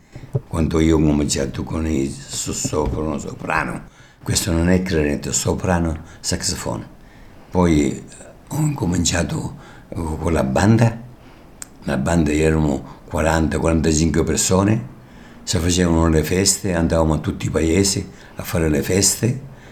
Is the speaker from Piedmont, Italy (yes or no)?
no; Sicily, Italy; è stata una cosa terribile quando è stata l'invasione sulla Sicilia. I tedeschi venivano a mio paese